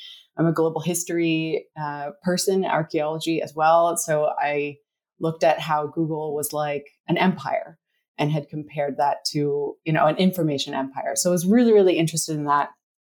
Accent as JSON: {"language": "English", "country": "Canada", "said": "So for me, I'm from Canada."}